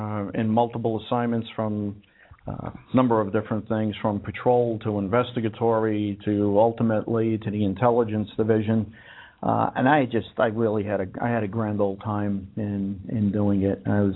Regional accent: New York City, New York, United States; I actually was born and raised in East Harlem in New York City, a predominantly Italian area, big immigrant area.

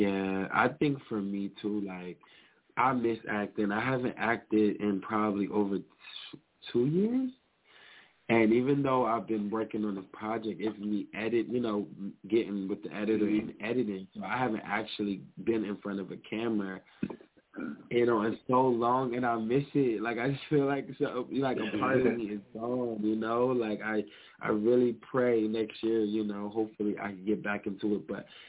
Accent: New Jersey, United States; I'm from Jersey, so listen, I don't really hear too many people calling from Jersey, so whenever I hear Jersey, I just got a little excited.

